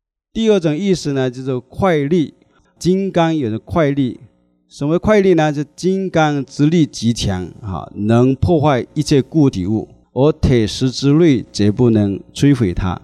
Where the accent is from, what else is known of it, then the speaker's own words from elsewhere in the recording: China; 那么这个般若我们中国人听起来怪怪的，般若究竟是什么呢？